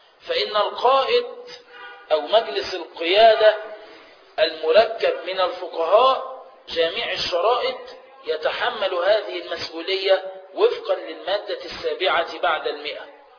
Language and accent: Arabic; Egypt; زي عندنا في مصر الدستور متفصل تفصيلا لحسني ولولاده